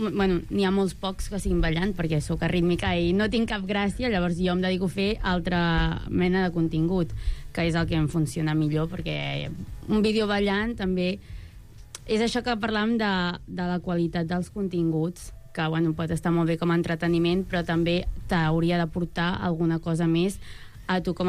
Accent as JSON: {"language": "Catalan", "town": "Manresa", "region": "Catalonia", "country": "Spain", "said": "Soc de Manresa i jo ho dic així."}